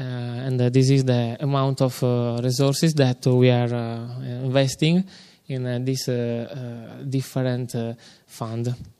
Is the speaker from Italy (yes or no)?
yes; Sardinia, Italy; English is a second language; I come from Sardinia, the second largest island in the Mediterranean Sea.